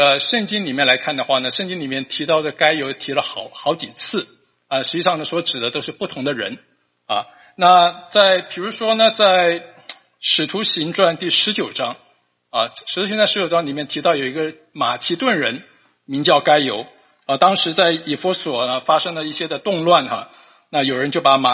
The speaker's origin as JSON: {"language": "Chinese", "country": "China", "said": "就可能我们中国人讲说张三李四了哈"}